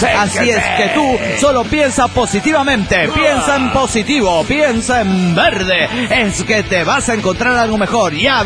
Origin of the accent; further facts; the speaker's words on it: Tuxtepec, Oaxaca, Mexico; Me fui a mi tierra, la hermosa ciudad Tuxtepec, Oaxaca.